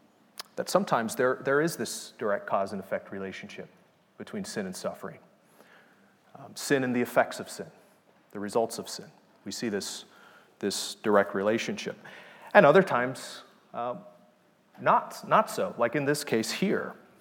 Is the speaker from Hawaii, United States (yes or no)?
yes; Hawaii, United States; moved away as an adult; Knox had mentioned that I grew up in Hawaii, and my wife and I just moved from Hawaii about a year and a half ago